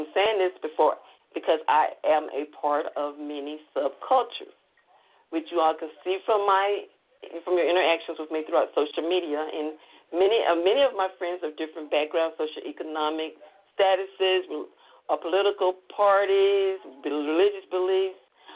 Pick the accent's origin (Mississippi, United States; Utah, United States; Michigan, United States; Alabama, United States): Mississippi, United States; I have lived a pretty much multicultural life growing up in Mississippi.